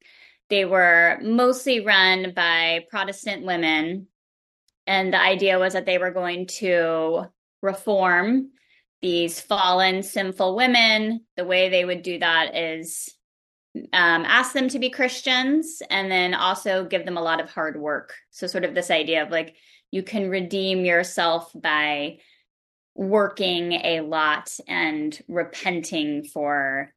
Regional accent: Texas, United States; moved away as an adult; now in Louisville, United States; Yeah, so I grew up in Texas and went to school there, college, all that. And then when I decided to get my PhD, I ended up moving to Louisville.

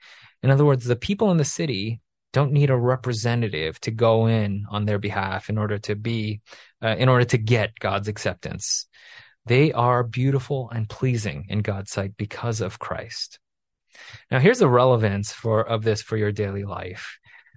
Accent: New York City, New York, United States; I grew up in New York City and started hanging out with this kid, Mark

